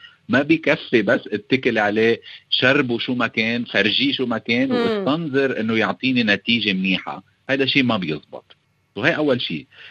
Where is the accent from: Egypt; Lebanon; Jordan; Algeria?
Lebanon; accent: Lebanese; خلينا أول شيء بلش أقول أنا لهجتي لبنانية، فما توخذوني، بس رح جرب قد ما في